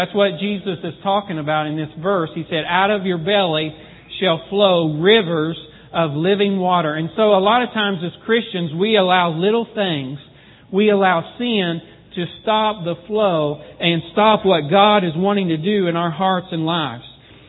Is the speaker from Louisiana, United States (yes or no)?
no; Texas, United States; I mean, a good Texas rain. I'm from Texas originally.